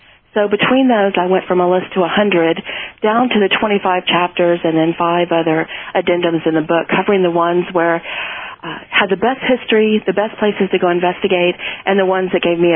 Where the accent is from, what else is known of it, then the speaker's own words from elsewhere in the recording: Louisiana, United States; I'm not. I'm from Louisiana originally.